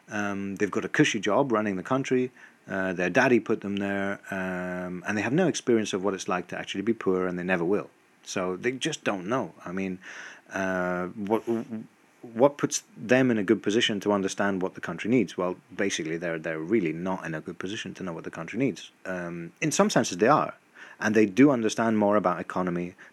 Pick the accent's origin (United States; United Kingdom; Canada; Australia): United Kingdom; England; I don't know why I separate England from Europe, but, you know, I come from England, so maybe that's why.